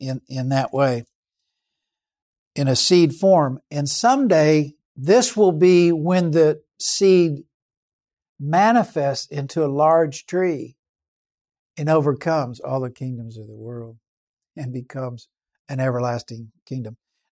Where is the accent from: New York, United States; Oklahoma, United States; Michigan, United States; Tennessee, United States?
Oklahoma, United States; I'm from Oklahoma. I was raised and born in Oklahoma.